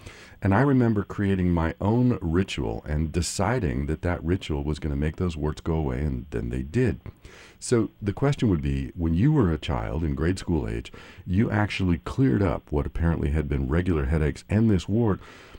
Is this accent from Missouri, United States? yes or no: yes; Kansas City, Missouri, United States; I grew up in Kansas City and went to school at Wash U in St. Louis.